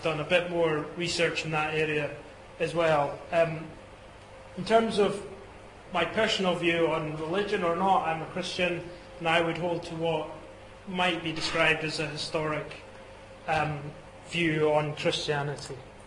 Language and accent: English; Dundee, Scotland, United Kingdom; accent: Scottish; You may be picking up a Scottish accent. If you are, that's correct. I am Scottish. I was born up north in Dundee, city of Dundee, if that's familiar to anyone. I brought up in a Christian home about 30 minutes north of their drive